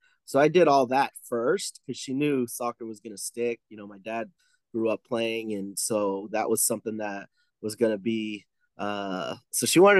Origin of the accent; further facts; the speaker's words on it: California, United States; now in Mesquite, United States; So obviously, I grew up playing in California. We moved to Texas, Mesquite, Texas, specifically. In 2002.